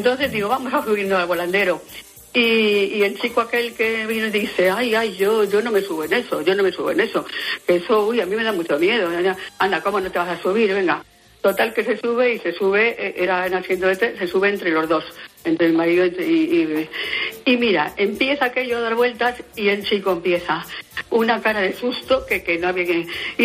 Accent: Getafe, Community of Madrid, Spain; eran las fiestas de aquí de Getafe, que yo soy nacida en Getafe, cosa que muy poca gente es

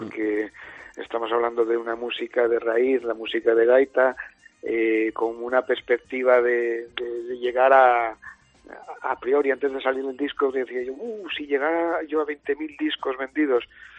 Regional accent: Asturias, Spain; born there; somos asturianos. Ella nacida en Cuba y yo nacido en Asturias, y además con una historia hermosísima de retorno a Asturias después de 3 generaciones.

